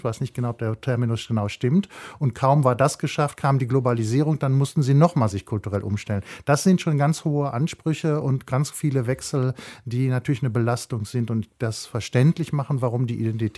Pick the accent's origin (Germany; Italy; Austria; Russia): Germany; West Germany; Insofern doch relativ privilegiert aufgewachsen im Westen.